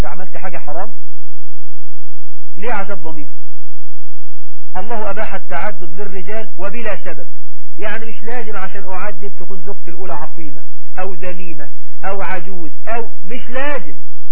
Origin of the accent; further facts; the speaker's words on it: Egypt; احنا عندنا في مصر 9 مليون عالس